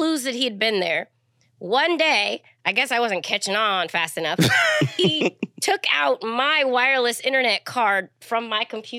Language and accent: English; San Diego, California, United States; And I think also, they liked me more because I was from San Diego and they're in San Diego.